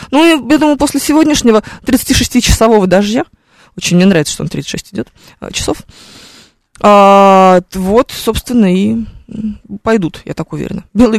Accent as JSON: {"language": "Russian", "region": "Minsk", "country": "Belarus", "said": "Я больше не могу видеть картошку, я же из Минска."}